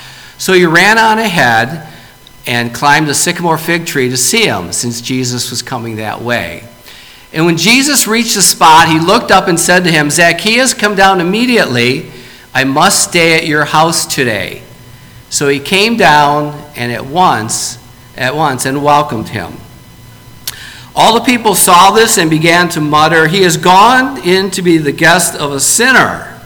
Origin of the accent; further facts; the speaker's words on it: Detroit, Michigan, United States; also born or lived in Cincinnati; I'm from Detroit, so I've struggled with being a Lions fan, which is really hard.